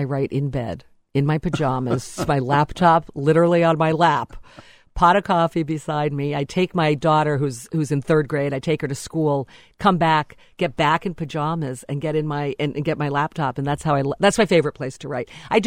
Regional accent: Rhode Island, United States; Well, like many Rhode Islanders, when I left, I thought I'm never going back.

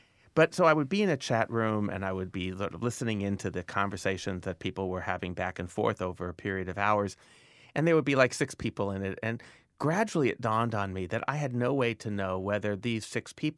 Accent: New York, United States; well, I'm a sociologist from New York.

